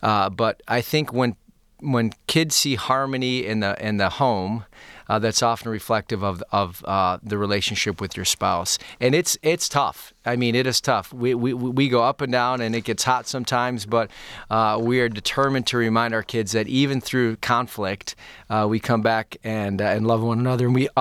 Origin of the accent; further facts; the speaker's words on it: Farmington, Michigan, United States; I grew up in Farmington, Michigan, the second child of four kids. We grew up in a blue-collar home.